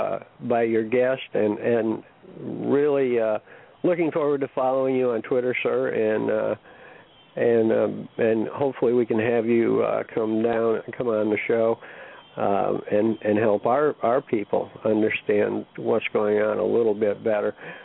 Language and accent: English; New York, United States; now in Houston, United States; I'm from New York. I'm very familiar with Rochester